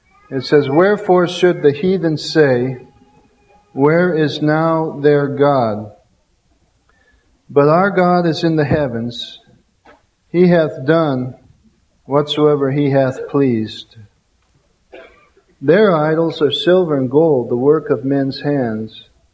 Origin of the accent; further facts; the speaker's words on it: Japan; I grew up in Japan, where Buddhism is a predominant religion